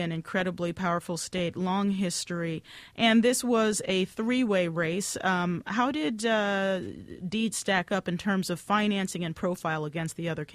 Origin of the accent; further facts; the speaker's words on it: Maryland, United States; You know, I grew up in Maryland